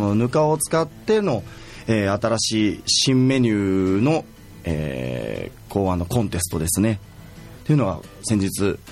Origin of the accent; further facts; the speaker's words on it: Kokura, Fukuoka, Japan; 僕はもう小倉生まれ小倉育ちでございます。